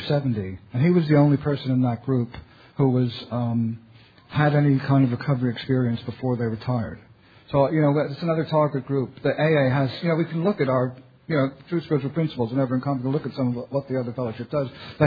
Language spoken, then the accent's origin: English; New York, United States; now in London, United Kingdom; First of all, I'm from New York, okay? Now, I live in London.